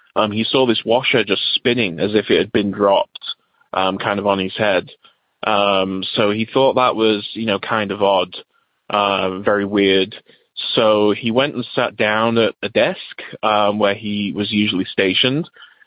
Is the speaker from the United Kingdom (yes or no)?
yes; England, United Kingdom; now in United States; I'm originally from England, but now live in the USA.